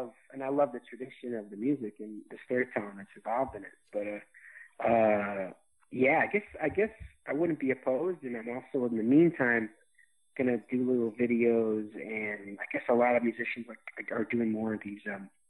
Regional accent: Midwest, United States; I'm Irish Catholic from the Midwest.

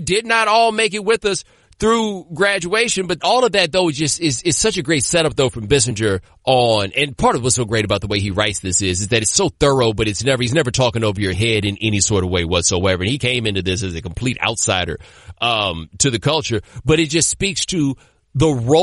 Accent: Texas, United States; as a native Texan, well, I wasn't born there, but I grew up there. So, like, as a Texan, I understand, like, the cultural significance of football

